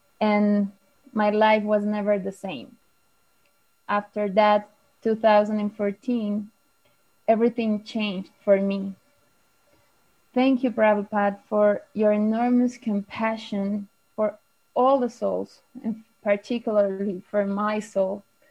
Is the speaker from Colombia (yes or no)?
yes; Medellín, Antioquia, Colombia; English is a second language; It was in my hometown, Medellin, in Colombia.